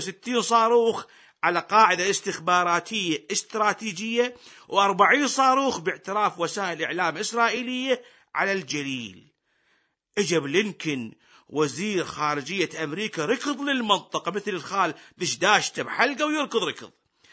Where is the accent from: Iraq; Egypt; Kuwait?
Iraq; وأنا يا أبويا كعراقي مراقب للأحداث ويهتم بالصغيرة والكبيرة في بلده